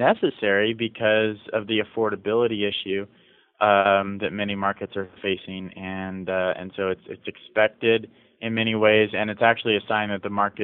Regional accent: Midwest, United States; now in California, United States; I grew up in the Midwest, and now I'm in California

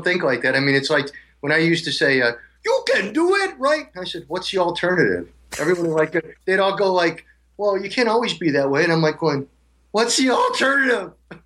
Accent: Fremont, Ohio, United States; now in Tampa Bay area, United States; I grew up in Fremont, Ohio, a little town kind of, I guess, close to Sandusky, Ohio, or near Toledo, somewhere in there, on a kind of a farm. We lived right next to a dairy farm.

